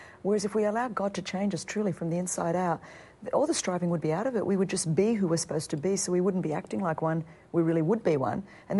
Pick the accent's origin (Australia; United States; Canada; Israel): Australia; but I'm Australian, we're a little bit tenacious, you know